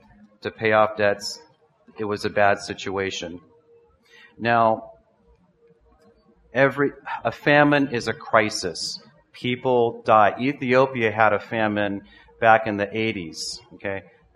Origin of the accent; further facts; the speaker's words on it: United States; Back in my home country of the U.S., we had an economic downturn.